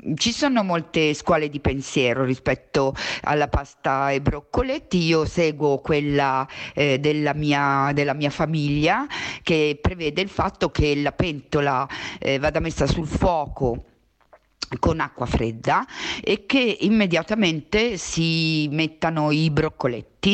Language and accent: Italian; Apulia, Italy; questa ricetta mi arriva dalla mia terra, dalla Puglia, mi riconnette un po' con le mie radici, quelle radici che si sono perse nel mio muovermi tra diversi luoghi, sia in Italia che in Europa